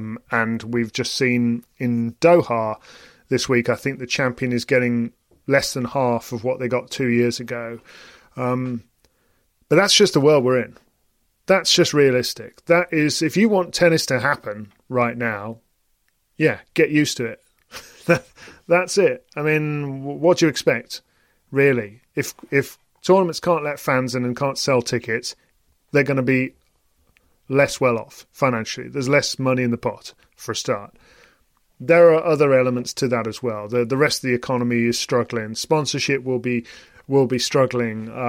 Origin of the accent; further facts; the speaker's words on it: United Kingdom; Apart from the bit that I don't understand as a British person, the intramural bit, he's expressed himself pretty clearly.